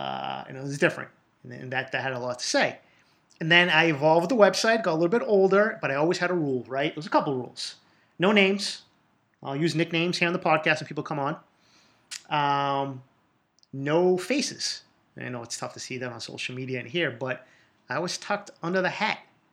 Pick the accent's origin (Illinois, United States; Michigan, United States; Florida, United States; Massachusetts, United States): Massachusetts, United States; Boston; from my childhood, growing up in East Boston, a.k.a. Eastie. It's not just an airport.